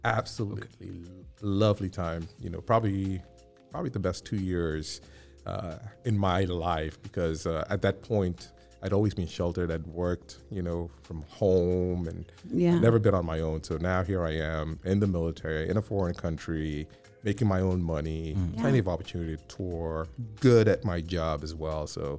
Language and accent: English; Maryland, United States; born there; I am a first-generation American. Parents from Ghana, West Africa. I was born here in Maryland.